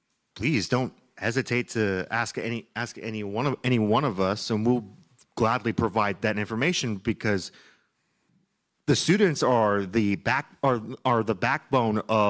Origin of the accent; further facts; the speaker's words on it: Houston, Texas, United States; helping organize a Ignition Front chapter in my hometown of Houston